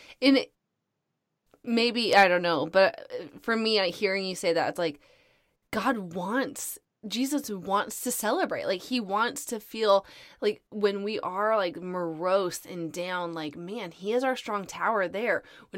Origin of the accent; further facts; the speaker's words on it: Alaska, United States; So we're originally from Alaska.